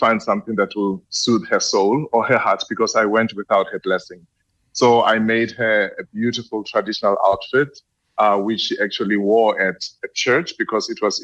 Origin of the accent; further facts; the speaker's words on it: South Africa; as a designer and an entrepreneur, and also as a South African, we start from zero to be where we are.